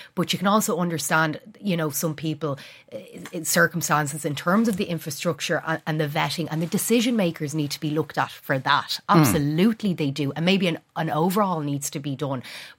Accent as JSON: {"language": "English", "town": "Dublin", "region": "Leinster", "country": "Ireland", "said": "oh, I'm from Dublin"}